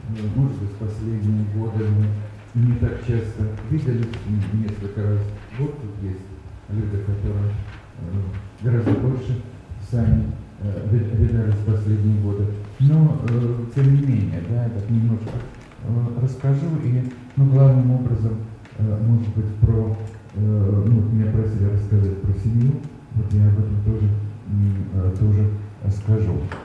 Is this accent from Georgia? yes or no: yes; Tbilisi, Georgia; мое детство прошло в Тбилиси, в Москву, я только летом наезжал на дачу